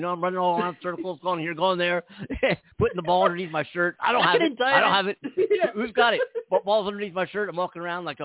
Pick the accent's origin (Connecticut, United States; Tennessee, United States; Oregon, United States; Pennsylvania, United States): Pennsylvania, United States; Philadelphia; I'm from Philadelphia. And I'm big time Eagles fan.